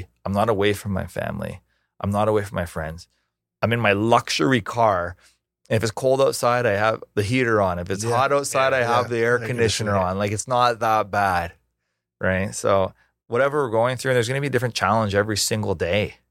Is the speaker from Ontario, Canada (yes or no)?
yes; Ontario, Canada; It's only Ontario. We have no like identity of what it means to be an Ontarian.